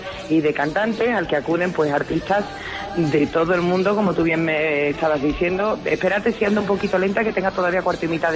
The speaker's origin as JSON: {"language": "Spanish", "country": "Spain", "said": "No somos los primeros españoles que han estado en Corea"}